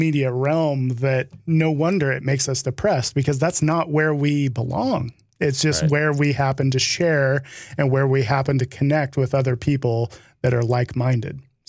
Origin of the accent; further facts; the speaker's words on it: United States; because here I am as an American watching it.